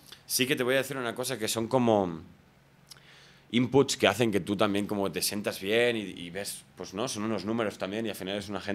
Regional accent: Palafrugell, Catalonia, Spain; Y yo vengo de un pueblo muy chiquito. No vengo de Barcelona, donde tampoco hay ahí como conexiones. Yo vengo de un pueblo al lado de la playa que se llama Palafrugell, que es un pueblo donde somos nada más que 15.000 o 20.000 personas.

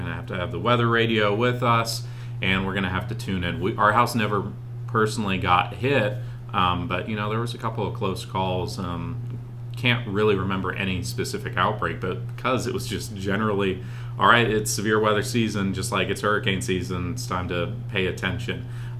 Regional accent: Arkansas, United States; Yeah, so I grew up in Arkansas, which if you've taken any class growing up, they talk about Tornado Alley. It's smack dab right in the middle of it.

